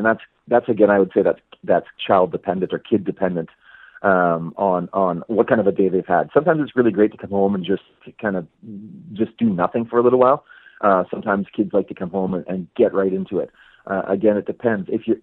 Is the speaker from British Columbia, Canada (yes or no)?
no; Fenelon Falls, Ontario, Canada; I'm from Fenland Falls, Ontario, which is Northern Ontario. I know what it's like to have the cold temperatures.